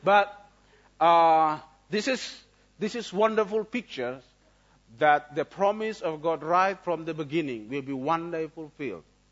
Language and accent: English; Indonesia; English is a second language; I'm coming from Indonesia. Indonesia is a big land, and we call that from Sabang to Merauke, from Sangir Talaut to Roti or Rote Islands.